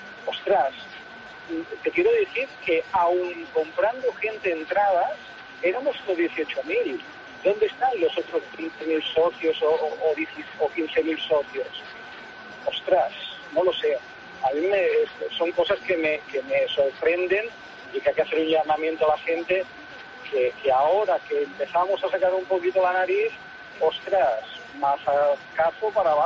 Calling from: Badalona, Catalonia, Spain; de Badalona.

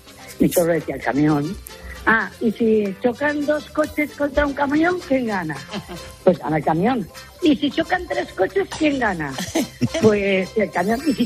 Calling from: Valencia, Valencian Community, Spain; de Valencia.

